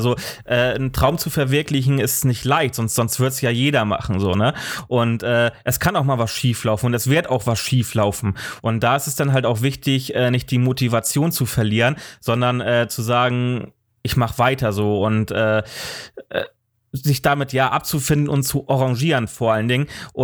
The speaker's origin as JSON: {"language": "German", "region": "Schleswig-Holstein", "country": "Germany", "tie": "born or raised there", "said": "ich bin hier in Kiel aufgewachsen oder beziehungsweise ich bin in einem Dorf bei Kiel aufgewachsen und später dann natürlich nach Kiel gezogen und lebe seitdem auch in Kiel"}